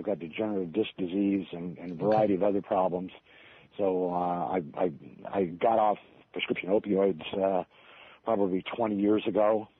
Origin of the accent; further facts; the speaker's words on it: Seattle, Washington, United States; also born or lived in Moscow, Russia / Honolulu, United States; I was born and raised in Seattle, but moved away and lived pretty much all over the place for like 20 years, everywhere from Moscow, Russia, to Honolulu, Hawaii.